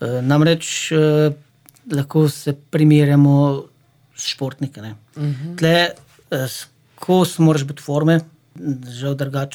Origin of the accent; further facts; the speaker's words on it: Cerknica, Littoral–Inner Carniola, Slovenia; born there; now in Babno Polje, Slovenia; jaz izviram, mislim, rodil sem se v Cerknice, tudi starša moja sta z neposredne bližine Cerknice, oba, zdaj pa živim že 13 let na Babne police, to je vas v Loške doline.